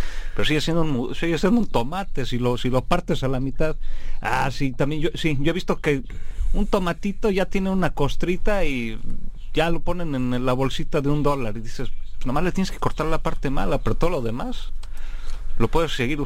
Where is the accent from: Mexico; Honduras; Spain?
Mexico; now in Vancouver, Canada; Y yo como mexicano en Canadá, no sé cómo nos vean.